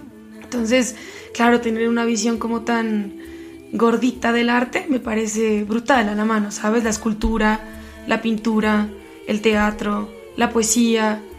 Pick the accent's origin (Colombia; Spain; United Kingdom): Colombia; Pasto, Nariño; mi infancia en Pasto fue muy divertida. Yo creo que tuve una infancia muy linda, muy, muy linda.